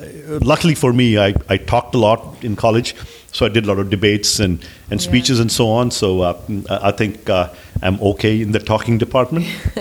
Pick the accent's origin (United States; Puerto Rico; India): India; Growing up in India, we spent a lot of time on technical skills and math and science and so on.